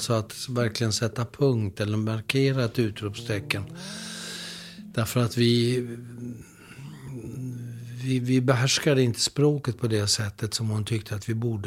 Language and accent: Swedish; Södertälje, Stockholm County, Sweden; när jag var ung grabb i Södertälje där jag växte upp